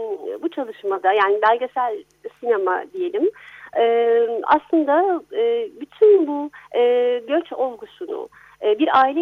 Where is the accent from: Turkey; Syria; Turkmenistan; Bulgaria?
Turkey; Istanbul; also born or lived in Dortmund, Germany; Almanya tamam, ben Almanya'da doğdum, Dortmund'da doğdum. Sonra Türkiye'de büyüdüm, ben İstanbul'da büyüdüm.